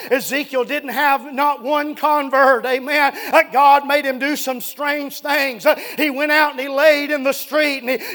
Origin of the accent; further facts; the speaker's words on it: United States; born there; But listen, I was born in America, amen?